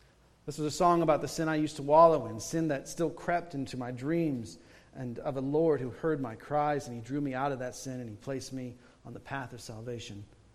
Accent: Iowa, United States; Shortly after this incident, I moved back to Midwest. I was originally from Iowa. I started splitting my time between Wisconsin and Iowa.

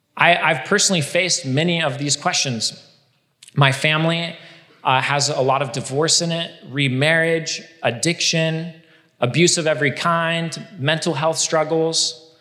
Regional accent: Baker City, Oregon, United States; It's a small town of like 10,000 people, Baker City

